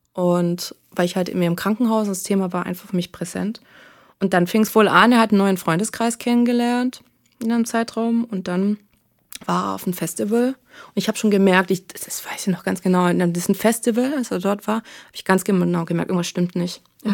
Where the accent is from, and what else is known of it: Southern Germany, Germany; now in Hamburg, Germany